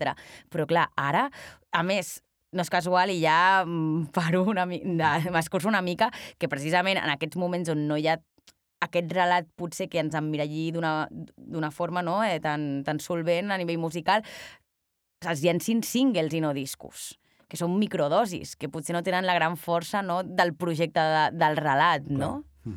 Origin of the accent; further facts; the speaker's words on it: Barcelona, Catalonia, Spain; 30 anys i doncs soc que és de Barcelona